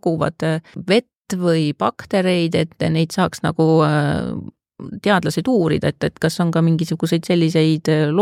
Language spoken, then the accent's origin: Estonian; Pärnu County, Estonia; ma ise olen ka Pärnumaalt pärit mere äärest